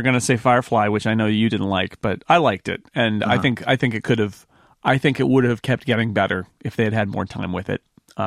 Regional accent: California, United States; He's from my hometown, in fact, Mike. Mike is an original 209er.

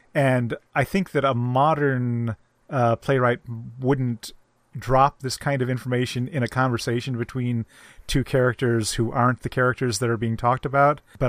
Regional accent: United States; I grew up in America where we don't have all these titles.

